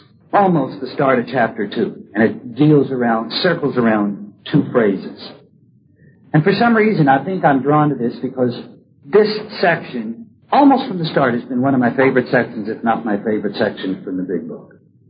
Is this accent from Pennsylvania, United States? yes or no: yes; Pennsylvania, United States; I'm a Yankee from Pennsylvania, even though I've spent the last 20 years in Oklahoma.